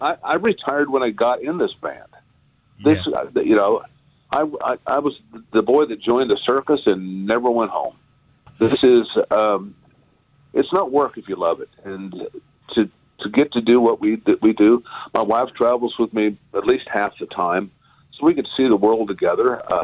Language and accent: English; Kansas, United States; I grew up in Kansas.